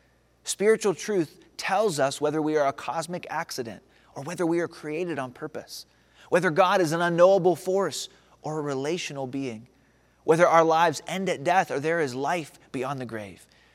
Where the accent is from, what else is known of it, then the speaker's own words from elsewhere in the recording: Pennsylvania, United States; born there; I was born near Pittsburgh.